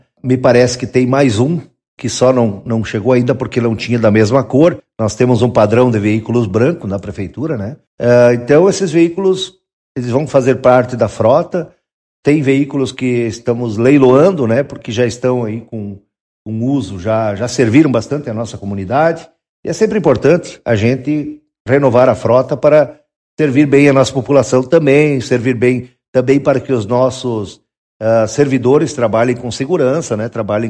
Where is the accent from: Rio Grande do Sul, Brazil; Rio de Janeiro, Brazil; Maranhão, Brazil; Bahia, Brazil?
Rio Grande do Sul, Brazil; Esse é o nosso carnaval, nós somos gaúcho, esse é o nosso principal festa